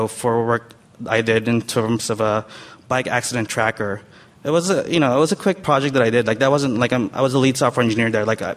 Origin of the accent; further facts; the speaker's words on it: Los Angeles, California, United States; now in San Francisco, United States; I'm work in San Francisco now. I grew up in Los Angeles, but in actuality, I'm from the internet.